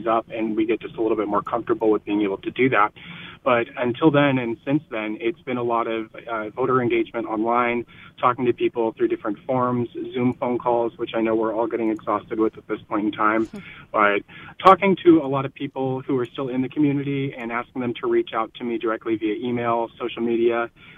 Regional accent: Sioux Falls, South Dakota, United States; And I love the sense of community that we have in Sioux Falls and in South Dakota in general.

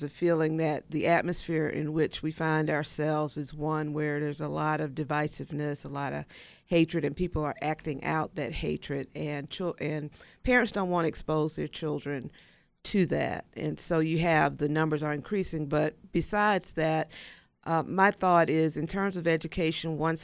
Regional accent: Orangeburg, South Carolina, United States; plus the fact that we grew up in Orangeburg, South Carolina, which is the home of two HBCUs, both South Carolina State and Claflin University.

